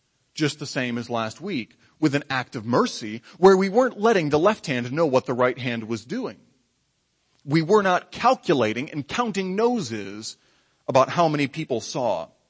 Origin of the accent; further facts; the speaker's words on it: Michigan, United States; I remember I grew up in Michigan